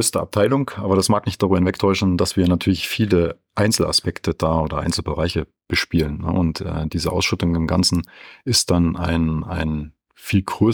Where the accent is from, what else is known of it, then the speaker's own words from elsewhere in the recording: Bavaria, Germany; zu Hause in Nürnberg bin, immer gut Stoff habe und nie unter Langeweile leide. Aber wenn es die Zeit hergibt, bin ich viel in meiner Heimat Franken unterwegs